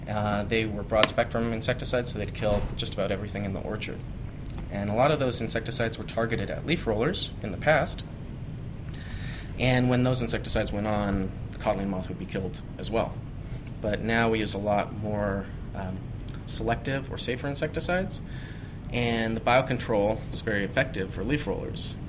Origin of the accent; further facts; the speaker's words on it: Arizona, United States; So I'm from Arizona. It's a big desert state. It's very hot, and cotton's very, very common crop there.